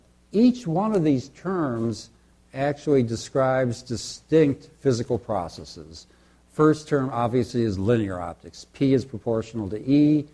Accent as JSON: {"language": "English", "country": "United States", "lives_now": "Canada", "said": "I think it was implicit from what John said that I'm American, but I am now very, very Canadian"}